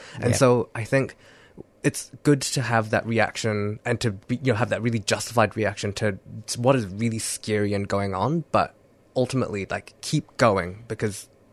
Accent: Wellington, New Zealand; I come from Wellington, New Zealand.

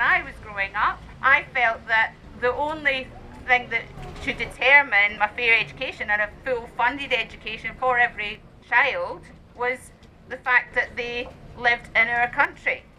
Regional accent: Scotland, United Kingdom; I grew up in Scotland in the Thatcher years in a mining village.

